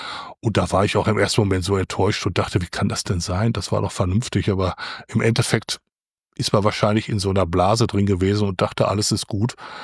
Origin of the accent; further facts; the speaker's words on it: Unna, North Rhine-Westphalia, Germany; dass der Kreis Unna und besonders auch nochmal meine Heimatstadt und diese Kreisstadt Unna noch wahnsinnig was zu bieten hat